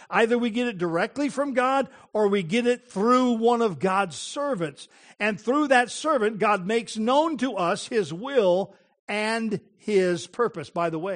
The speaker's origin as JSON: {"language": "English", "region": "Colorado", "country": "United States", "tie": "born or raised there", "said": "because I grew up in the Colorado and spent a lot of time in the Rocky Mountains"}